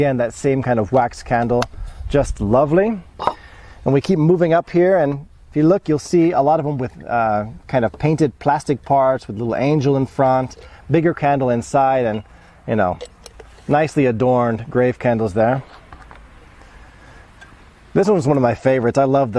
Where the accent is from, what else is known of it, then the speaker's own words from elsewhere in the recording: Houston, Texas, United States; now in Poland; I had some Catholic friends growing up in Houston, and you know, I didn't see anything like this.